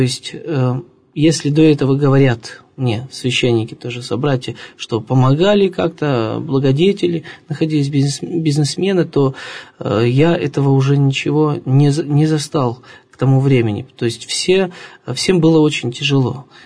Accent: Polevskoy, Sverdlovsk Oblast, Russia; Мы сами родом из Полевского с матушкой, и я закончил семинарию.

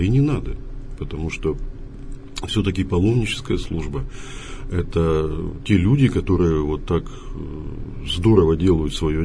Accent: Yekaterinburg, Sverdlovsk Oblast, Russia; мы группа паломников из Екатеринбурга

